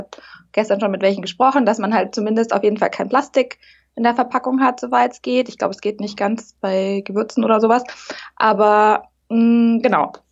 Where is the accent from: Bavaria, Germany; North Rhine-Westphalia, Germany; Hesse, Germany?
Bavaria, Germany; Munich; ich komme aus München, ich bin 32 Jahre alt.